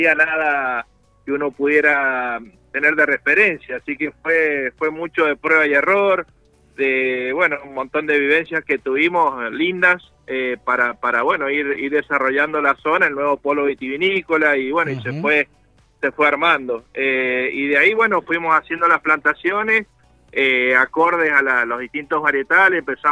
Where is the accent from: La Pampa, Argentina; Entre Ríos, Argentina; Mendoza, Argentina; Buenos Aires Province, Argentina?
Mendoza, Argentina; moved away as an adult; trabajaba antes en Chandón, en Mendoza, soy mendocino, y bueno, me vine acá allá por 2001-2002